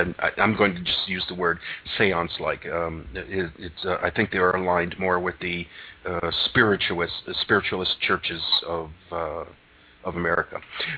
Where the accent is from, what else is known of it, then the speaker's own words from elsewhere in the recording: Connecticut, United States; now in Priest River, United States; returning to Connecticut, I lived there for 3 years, my home state, and I decided I wanted to go out west.